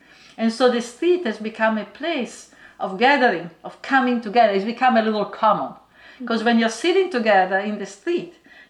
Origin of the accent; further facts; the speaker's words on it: New York, United States; You know, I come from New York, and so I speak from a very particular, very urban, you know.